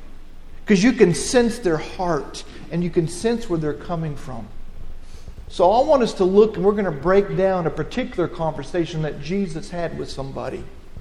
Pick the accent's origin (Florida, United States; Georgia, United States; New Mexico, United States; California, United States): New Mexico, United States; born there; That's how I got to New Mexico. That's how I was born in New Mexico.